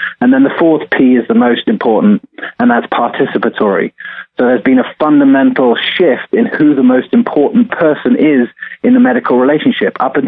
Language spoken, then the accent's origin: English; United Kingdom; in the UK where I grew up